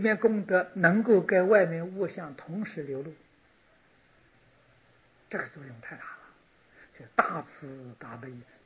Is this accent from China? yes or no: yes; China; 我们中国人讲善恶，印度人讲白法黑法，用黑白代表善恶。